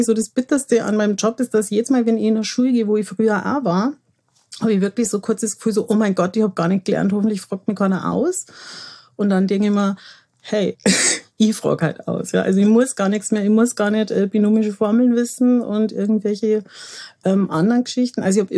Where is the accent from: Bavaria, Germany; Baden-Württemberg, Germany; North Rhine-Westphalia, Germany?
Bavaria, Germany; Rosenheim; Ich bin direkt in Rosenheim aufgewachsen. So mein Kindergartenweg war über die Loretto-Wiese. Grundschule war so das jetzige Karlscheuer.